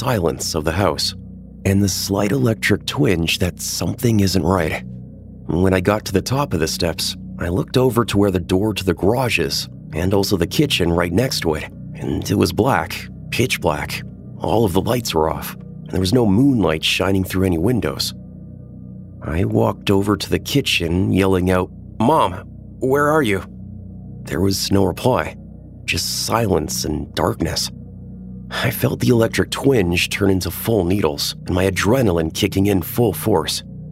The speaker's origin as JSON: {"language": "English", "region": "Iowa", "country": "United States", "said": "I'm from Iowa, and the winters here get cold at night."}